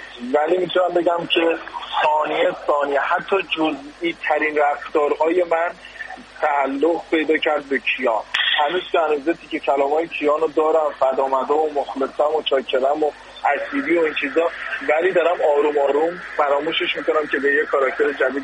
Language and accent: Persian; Tehran, Tehran Province, Iran; من خودم تو اکباتان نوجوانی بزرگ شدم، تو اکباتان همه این آن کاراکتر ها دیدم،